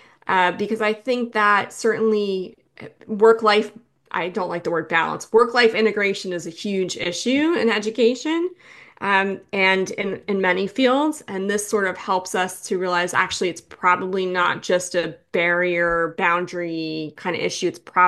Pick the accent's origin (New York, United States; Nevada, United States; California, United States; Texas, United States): New York, United States; I mean, I'm from New York, and so sometimes when I go to different parts of the states, I could be a bit much for people